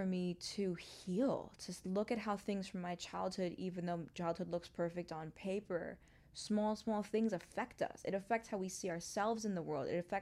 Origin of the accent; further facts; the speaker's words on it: New York City, New York, United States; also born or lived in Hong Kong / Mumbai / London; now in Los Angeles, United States; because I grew up in New York City, like in the heart of Manhattan. My family then moved to Hong Kong, Mumbai, London. I've only known cities.